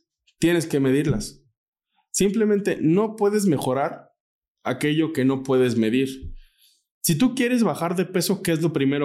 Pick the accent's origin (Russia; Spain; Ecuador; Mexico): Mexico; y más como mexicanos nos cuesta mucho